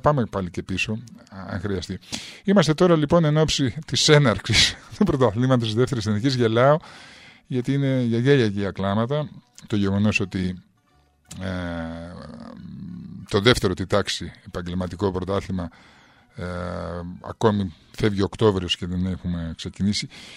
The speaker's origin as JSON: {"language": "Greek", "town": "Patras", "region": "Western Greece", "country": "Greece", "said": "εγώ μέχρι το 2002 δεν ήμουν εδώ στην Πάτρα, παρόλο που είμαι πατρινός"}